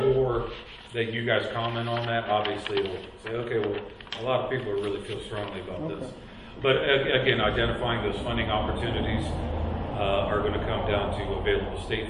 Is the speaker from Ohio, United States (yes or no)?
yes; Ohio, United States; But I grew up in Ohio, went to Marines, moved out here.